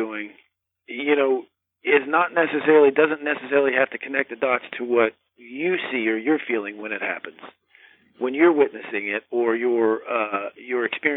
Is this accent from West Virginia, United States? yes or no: yes; West Virginia, United States; growing up in West Virginia, you know, it's been all over the news for years and years.